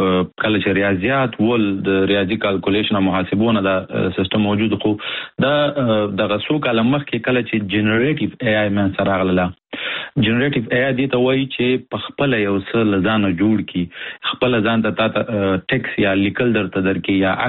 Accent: Nangarhar, Afghanistan; زه د افغانستان د ننګرهار ولایت څخه یم

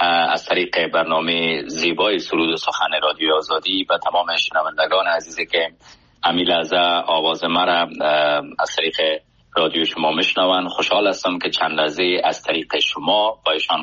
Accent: Afghanistan; moved away as an adult; من نیم عمرم یعنی از 30 سال بیشتر عمرم در افغانستان عزیز جایی که زادگاه من است در اونجا سپری شده

